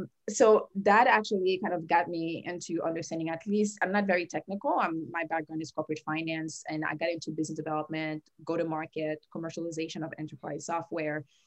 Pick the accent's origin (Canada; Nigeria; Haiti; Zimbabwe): Haiti; now in United States; I was born and raised in Haiti. So by many measures, the poorest country in the Western Hemisphere, still struggling to emerge from that.